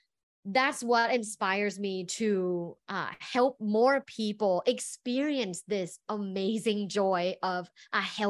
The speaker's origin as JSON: {"language": "English", "country": "Thailand", "tie": "born or raised there", "said": "So I grew up in Thailand in a very like sexually repressed environment."}